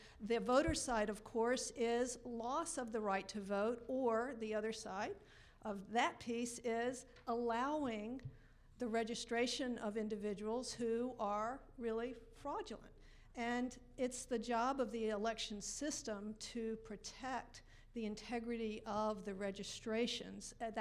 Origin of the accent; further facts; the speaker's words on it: Cleveland, Ohio, United States; I'm here from Cleveland.